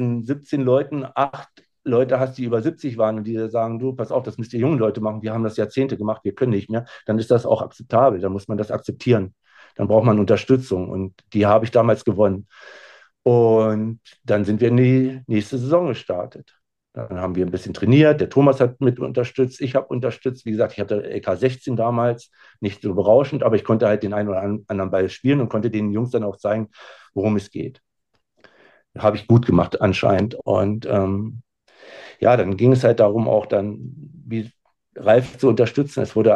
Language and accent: German; Berlin, Germany; born there; ich bin geborener Berliner.